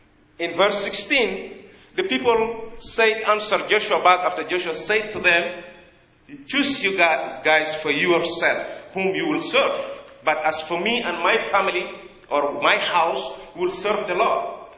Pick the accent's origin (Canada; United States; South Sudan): South Sudan; English is a second language; I am from Africa, from South Sudan. Back there, until now, there is still some people worshipping idols.